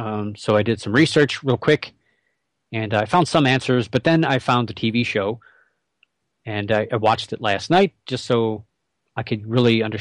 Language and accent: English; Muncie, Indiana, United States; born there; I was born in Muncie, Indiana, for starters, which is cool.